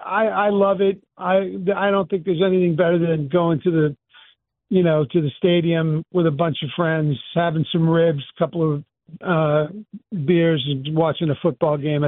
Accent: Boston, Massachusetts, United States; I grew up in Boston, so I played three sports during the year.

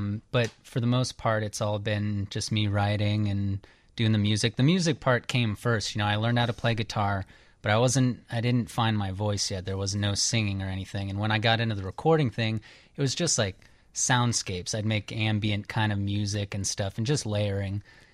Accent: Phoenix, Arizona, United States; also born or lived in Flagstaff; now in Chicago, United States; I am originally from Phoenix, Arizona.

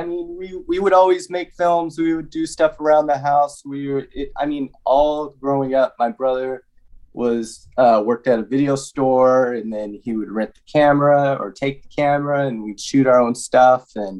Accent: Oakland, California, United States; No. I grew up in the Bay Area, Oakland, San Francisco Bay Area.

